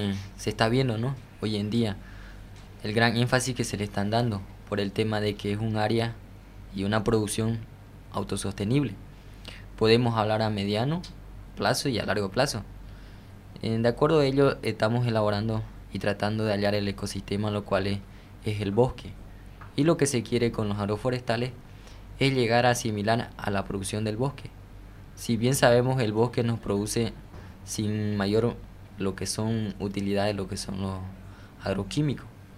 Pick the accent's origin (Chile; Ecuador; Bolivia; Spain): Bolivia; Guayaramerín, Beni; vengo del departamento del Beni, del municipio de Guayaramerín.